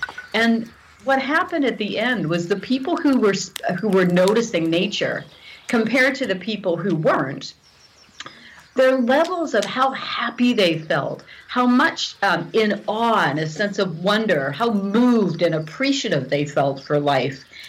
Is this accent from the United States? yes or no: no; Canada; of course you can tell by my accent that I'm, which I don't think is an accent, but I'm from Canada.